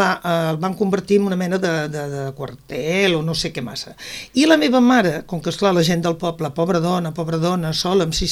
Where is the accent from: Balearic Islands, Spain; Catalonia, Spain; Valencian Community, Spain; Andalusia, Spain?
Catalonia, Spain; Sitges; also born or lived in Huesca; vam venir cap aquí a Sitges, i bueno, des de l'any 34 que estic a Sitges, per tant, a mi em van portar a Sitges amb 4 anys, llavors vol dir que dels 77 que tinc, comprendràs que sóc sitgetana.